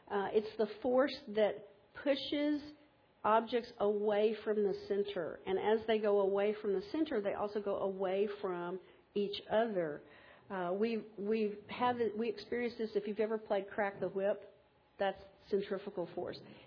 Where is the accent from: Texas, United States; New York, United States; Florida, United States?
Texas, United States; He's from Zambia. I'm from Texas.